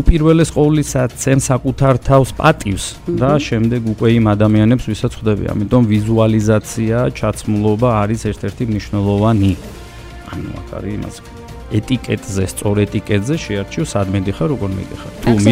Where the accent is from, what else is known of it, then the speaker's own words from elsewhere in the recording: Guria, Georgia; გურული ვარ და საკმაოდ სწრაფები ვარ გურულები ხცნობილები ვარ